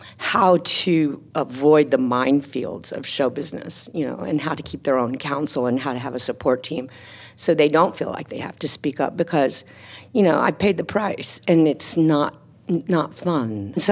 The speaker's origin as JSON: {"language": "English", "region": "Texas", "country": "United States", "said": "I was from Texas, you know? And there's this thing about being from Texas where there's a brashness, you know, and a kind of sense of self as a Texan."}